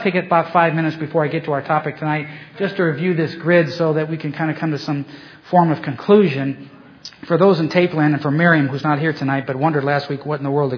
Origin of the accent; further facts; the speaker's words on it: Ohio, United States; the Mormons were moving west from New York through Kirtland, Ohio, which is just a few miles from my hometown.